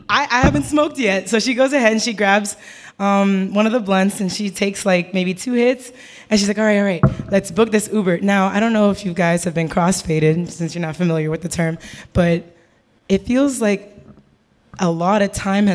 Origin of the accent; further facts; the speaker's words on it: Florida, United States; I'm from Florida, you know. I'm not used to being away from the city or a mall.